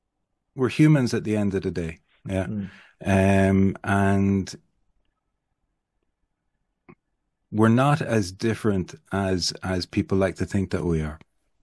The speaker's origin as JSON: {"language": "English", "country": "Ireland", "said": "Particularly being Irish, back then, we have probably as a country got the least right, to be nationalistic or to be, Ireland first"}